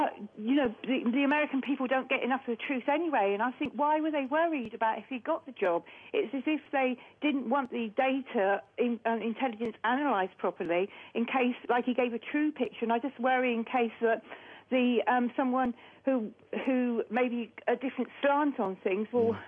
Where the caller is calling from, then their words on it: London, United Kingdom; I'm speaking from London.